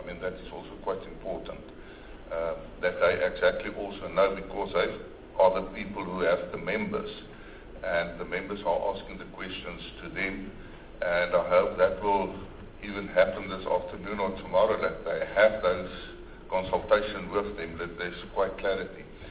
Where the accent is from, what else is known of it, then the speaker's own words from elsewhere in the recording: Stilfontein, North West, South Africa; on Tuesday in my hometown in Stilfontein